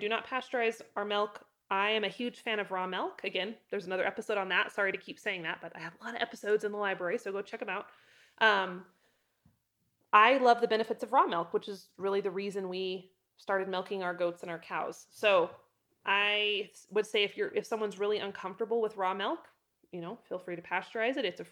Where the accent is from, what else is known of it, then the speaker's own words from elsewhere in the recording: Moscow, Idaho, United States; And I am from Moscow, Idaho, originally, which is up in the panhandle. So I still love Idaho.